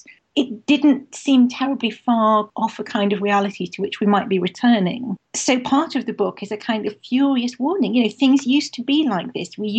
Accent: Manchester, North West England, United Kingdom; I grew up in Manchester and went to a school which was founded by the Manchester Liberals in the 19th century.

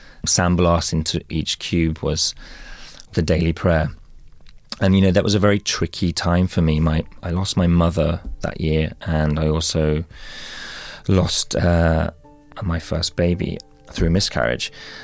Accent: Walsall, West Midlands, United Kingdom; I was brought up in Walsall, just outside of Birmingham.

